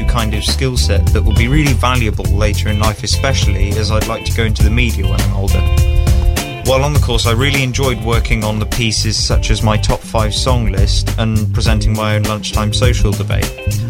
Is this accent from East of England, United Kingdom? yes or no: no; Cowes, South East England, United Kingdom; I'm 16. I come from Cowes and I've been doing 4P's course.